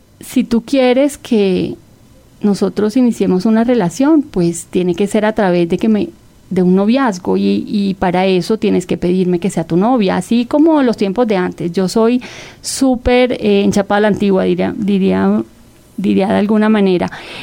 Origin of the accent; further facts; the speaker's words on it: Caribbean Region, Colombia; Sí, yo soy costeña y me encanta bailar.